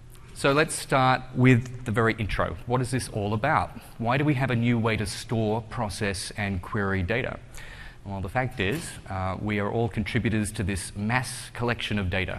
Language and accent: English; Melbourne, Victoria, Australia; I come from Melbourne, Australia, and I'm very happy to share this introduction